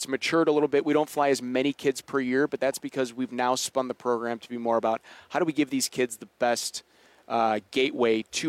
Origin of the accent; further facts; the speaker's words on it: Kenosha, Wisconsin, United States; So I grew up in Kenosha, Wisconsin.